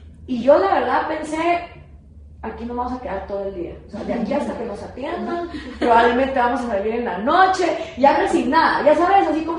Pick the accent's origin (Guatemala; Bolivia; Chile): Guatemala; como guatemaltecos